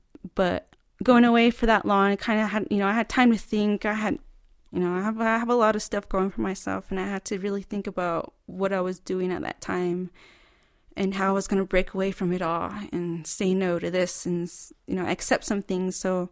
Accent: United States; being Native American, I grew up on the land, and that's how I was taught.

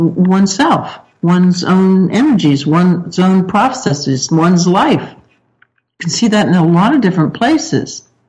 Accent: United States; it wasn't as humanistic as my American mind thought of humanistic.

